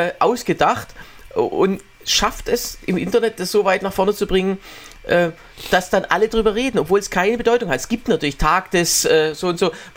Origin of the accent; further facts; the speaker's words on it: Baden-Württemberg, Germany; im Schwäbischen, im Schwabenland, wo ich herkomme, ist das ja tatsächlich so.